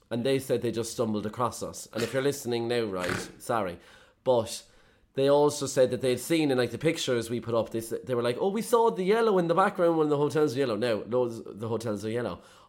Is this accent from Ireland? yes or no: yes; Ireland; Also, as Irish people, I think we're very agreeable and we don't want to be, like, putting someone else out